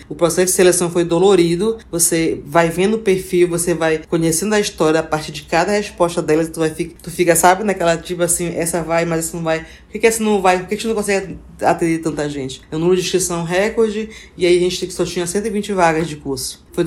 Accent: Serra do Navio, Amapá, Brazil; now in Macapá, Brazil; Eu sou da Serra do Navio. Depois eu vim morar pro Macapá, né?

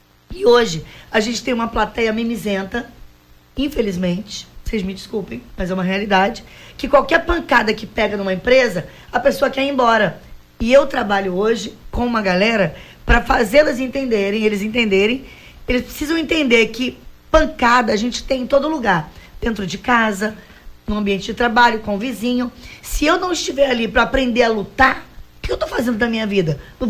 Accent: Rio de Janeiro, Brazil; Eu sou do Rio, vocês não têm noção o que é o Acre.

